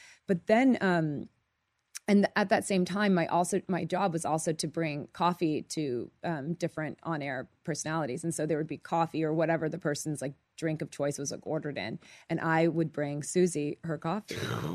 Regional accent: Tokyo, Japan; I grew up in Tokyo. I was in a military family.

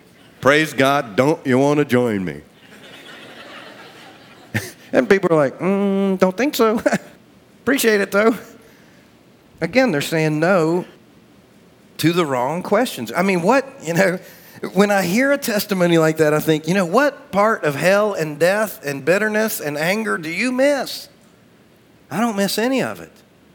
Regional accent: the South, United States; I was born and raised in the South. My family's been here 280 years in this area.

